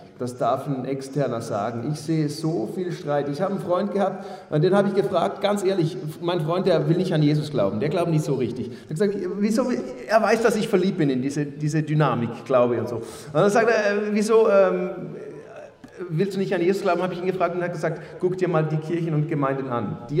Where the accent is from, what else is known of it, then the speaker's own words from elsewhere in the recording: Switzerland; Franken, das sagt mir ganz viel als Schweizer